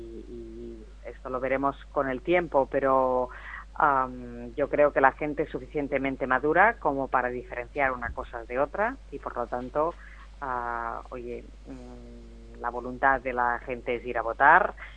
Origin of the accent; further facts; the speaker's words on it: L'Hospitalet de Llobregat, Catalonia, Spain; yo soy del Hospitalet de Llobregat, una ciudad muy cercana a Barcelona